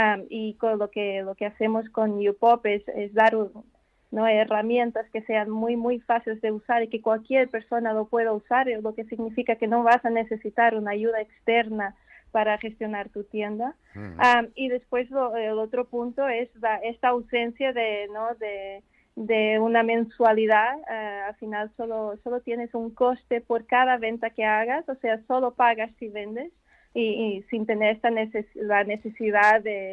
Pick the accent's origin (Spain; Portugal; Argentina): Portugal; Yo soy portuguesa, pero sí, el apellido es belga.